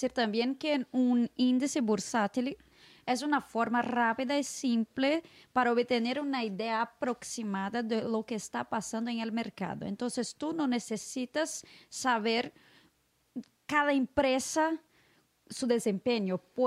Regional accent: Brazil; Spanish is a second language; soy periodista de Brasil.

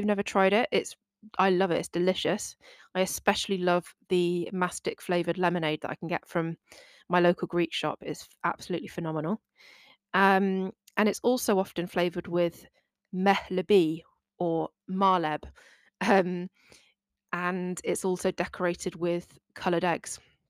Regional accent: England, United Kingdom; they perceive me as a English woman who doesn't really know what I'm doing, because it's true.

